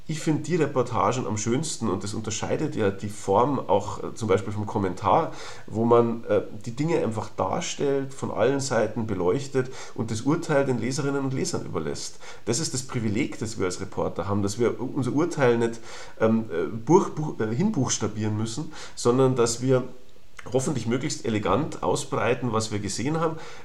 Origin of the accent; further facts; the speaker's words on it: Bavaria, Germany; Also ich bin ja Bayer